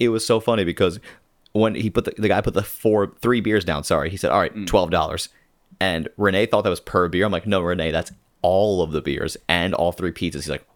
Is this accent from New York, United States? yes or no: yes; New York, United States; accent: Long Island; my Long Island accent comes out really weirdly.